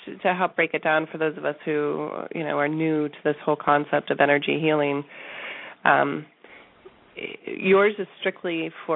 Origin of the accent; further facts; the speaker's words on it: the South, United States; you know, I grew up in the South.